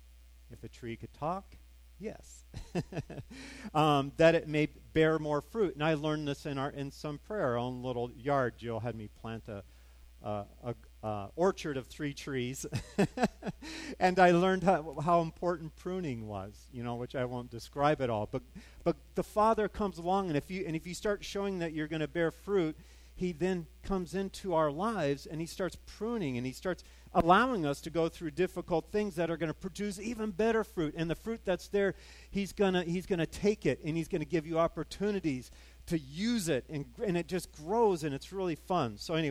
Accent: California, United States; I grew up in California, you know, the fruit and nut basket of the world, and I'm the nut of the California.

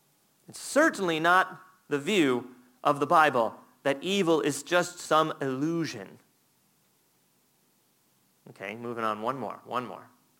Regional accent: Florida, United States; born there; I think I was born in Florida because, you know, I just like it really warm.

